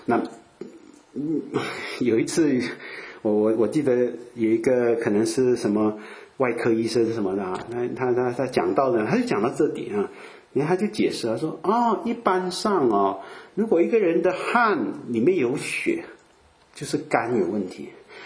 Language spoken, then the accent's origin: Chinese; Fujian, China; 连我们福建话啊，我是福建人啊